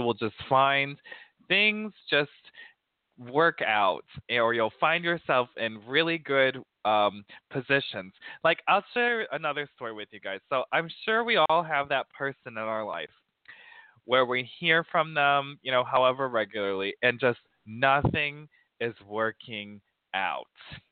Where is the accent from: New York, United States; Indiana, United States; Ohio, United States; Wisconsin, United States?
Indiana, United States; South Bend; I mean, I grew up in South Bend, never River Park, but my college is here.